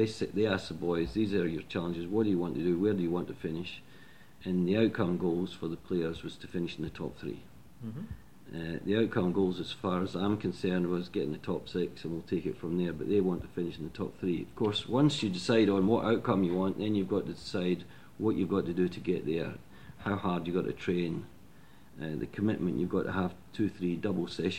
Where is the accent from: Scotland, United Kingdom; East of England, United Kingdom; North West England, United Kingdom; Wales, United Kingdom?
Scotland, United Kingdom; being Scottish, I want value for money